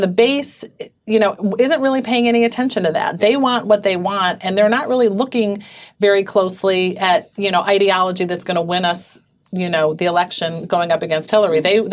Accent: Michigan, United States; But, you know, I come from Michigan

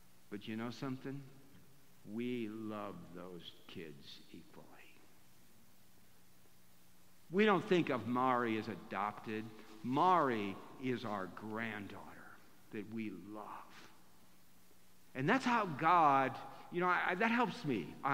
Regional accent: Akron, Ohio, United States; I grew up back in Akron, Ohio, in a very lower middle class, working hard neighborhood.

